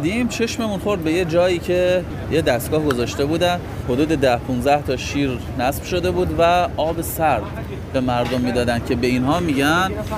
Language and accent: Persian; Mashhad, Razavi Khorasan, Iran; ما از مشهد اومدیم، از جای امام رضا.